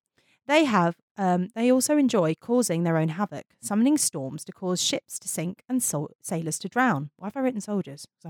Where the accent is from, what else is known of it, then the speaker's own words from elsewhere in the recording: England, United Kingdom; We're weedy English people. We can't cope with this.